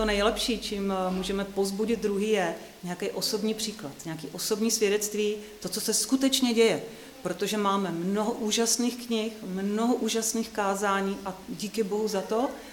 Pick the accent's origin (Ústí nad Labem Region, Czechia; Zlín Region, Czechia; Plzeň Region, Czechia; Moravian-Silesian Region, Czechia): Ústí nad Labem Region, Czechia; Teplice; Já jsem z Teplic